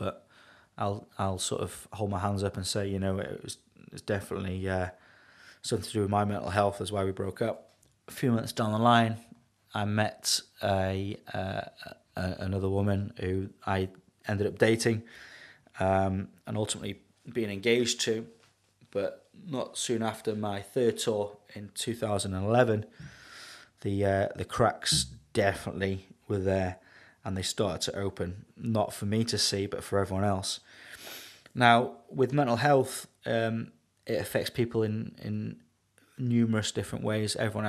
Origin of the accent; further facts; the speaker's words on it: Wales, United Kingdom; obviously being a Welshman myself, being able to speak Welsh with a few of the lads.